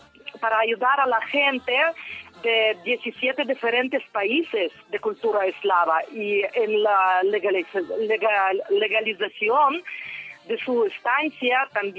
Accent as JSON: {"language": "Spanish", "country": "Ukraine", "second_language": "Spanish", "said": "Soy ucraniana"}